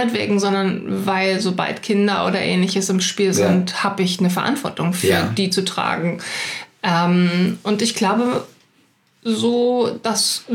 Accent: Greifswald, Mecklenburg-Vorpommern, Germany; Ich komme aus Greifswald.

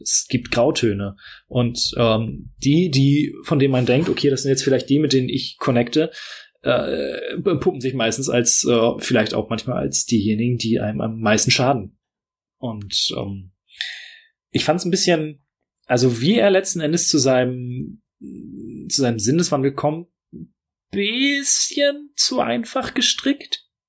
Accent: Hamburg, Germany; ich komme aus Hamburg, ich bin da geboren und aufgewachsen

